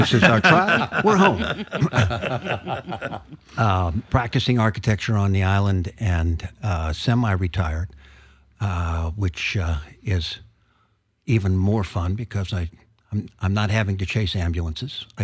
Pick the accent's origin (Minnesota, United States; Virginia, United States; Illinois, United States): Virginia, United States; Charlottesville; And also growing up in the South, really difficult, fascinating times. Best of times, worst of times. Yeah. My hometown city of Charlottesville was denying that racial card when I was 10 and 11.